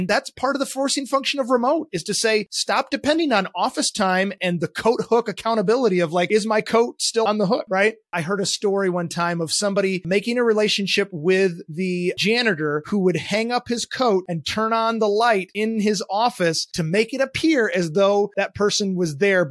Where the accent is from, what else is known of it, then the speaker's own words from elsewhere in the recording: Grand Rapids, Michigan, United States; I grew up in Grand Rapids, Michigan, and was fortunate enough to grow up sailing with my grandparents